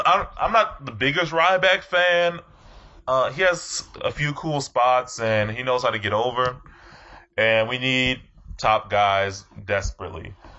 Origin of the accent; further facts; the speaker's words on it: the South, United States; Now, I'm from the South, so I always like the Southern mentality of championships